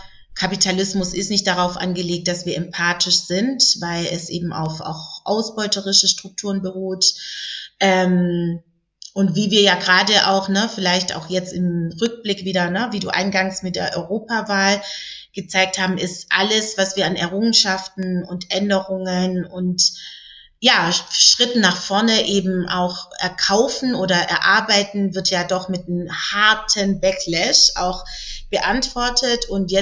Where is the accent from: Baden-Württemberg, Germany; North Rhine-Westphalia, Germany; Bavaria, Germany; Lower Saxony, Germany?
Baden-Württemberg, Germany; ich komme aus Baden-Württemberg